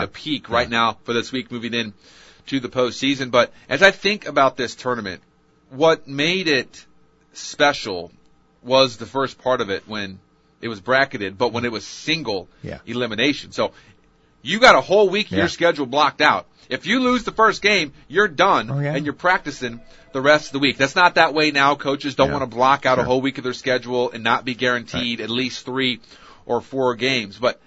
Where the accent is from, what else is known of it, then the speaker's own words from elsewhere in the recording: Bunker Hill, United States; Born and raised in Bunker Hill.